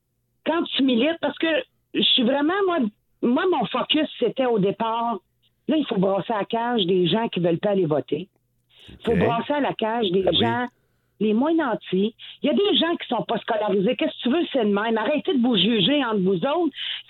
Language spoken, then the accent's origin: French; Shawinigan, Quebec, Canada; now in Ottawa, Canada; En fait, je suis une ancienne trifluvienne, mon cher monsieur. Je suis native de Shawinigan.